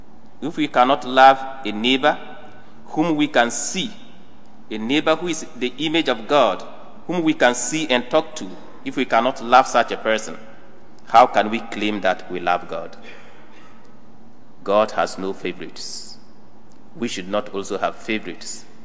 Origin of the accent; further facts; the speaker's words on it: Ghana; because I am a Ghanaian.